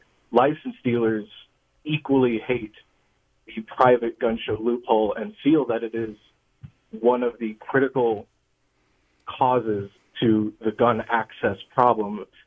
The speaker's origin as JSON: {"language": "English", "region": "Missouri", "country": "United States", "moved": "yes", "said": "I'm a transplant from Missouri."}